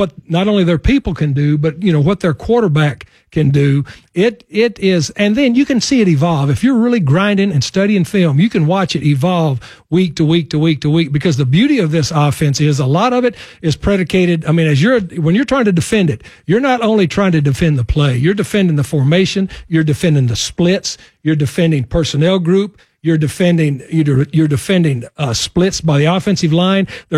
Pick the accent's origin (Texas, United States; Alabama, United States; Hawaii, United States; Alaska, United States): Texas, United States; I grew up in West Texas where Emory Ballard started the wishbone at San Angelo Texas High School